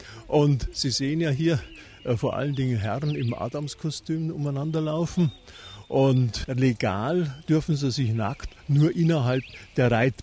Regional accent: Munich, Bavaria, Germany; ich bin Münchner Bürger.

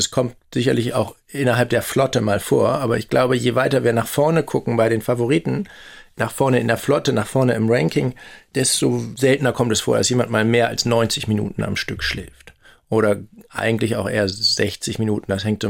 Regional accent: Oldenburg, Lower Saxony, Germany; auch aufgewachsen in Oldenburg in Niedersachsen

